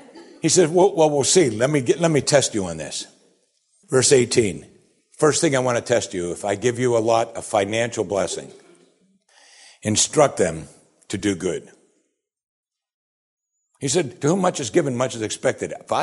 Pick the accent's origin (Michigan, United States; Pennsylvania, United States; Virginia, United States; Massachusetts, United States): Pennsylvania, United States; Pittsburgh; because I'm from Pittsburgh